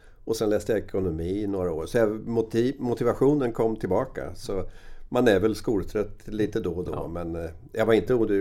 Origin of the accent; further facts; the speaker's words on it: Rimforsa, Östergötland, Sweden; Varför ska jag spela ett B-lag när jag kan spela hemma i Rimforsa?